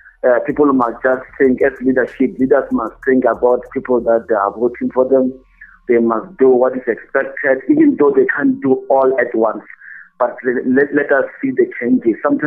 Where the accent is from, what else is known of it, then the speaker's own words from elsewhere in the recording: South Africa; Even if you can wear a t-shirt of any kind of color, just to show that we are South African, we support sports, that we support football